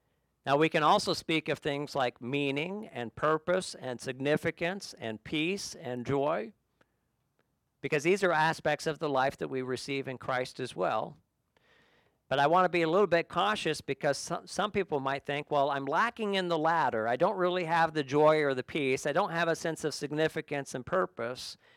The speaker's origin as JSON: {"language": "English", "region": "Kentucky", "country": "United States", "tie": "born or raised there", "said": "Growing up in Kentucky, Mammoth Cave, you got to have that experience at least once"}